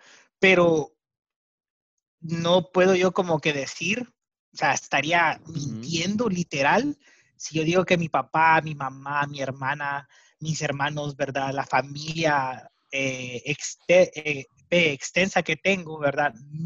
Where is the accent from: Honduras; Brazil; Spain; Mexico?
Honduras; born there; Y como yo nací aquí en Honduras, ¿verdad?